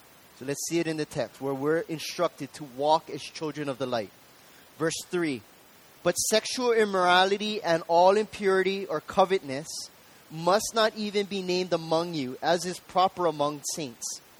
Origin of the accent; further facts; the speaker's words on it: Hawaii, United States; For any of us growing up in Hawaii, most of us understand what this means, to be a part of a family and the significance of being part of this close-knit group of people.